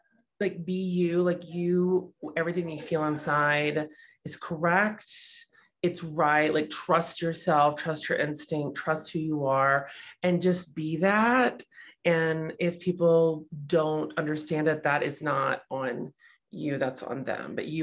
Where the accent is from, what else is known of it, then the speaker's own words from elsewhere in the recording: Louisiana, United States; So yeah, I'm from Louisiana.